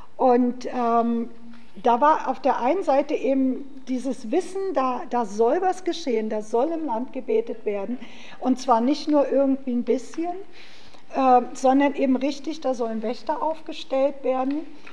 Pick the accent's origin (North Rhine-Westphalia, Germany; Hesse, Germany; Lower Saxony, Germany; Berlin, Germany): Berlin, Germany; ich komme aus Berlin